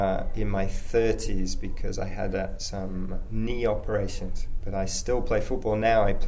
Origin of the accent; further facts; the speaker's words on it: Chester, North West England, United Kingdom; I'm from a place called Chester, which is a small town